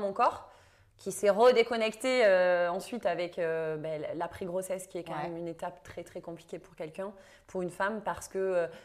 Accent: south of France, France; accent: southern French; mon accent du sud, la fraîcheur, la luminosité.

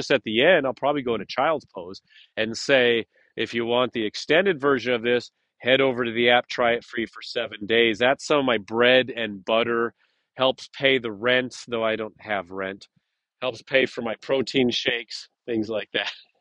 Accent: Midwest, United States; also born or lived in Central Florida; Basically, I'm getting back into my hometown. I love it up here. I'm a Midwestern boy. I'm a small town boy. I know I've been living in Central Florida for a while.

